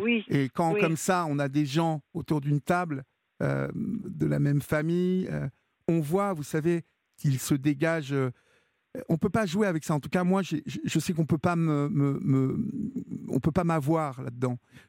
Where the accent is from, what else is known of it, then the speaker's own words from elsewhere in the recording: Évreux, Normandy, France; Vous savez que je suis originaire d'Évreux, pour celles et ceux qui me connaissent.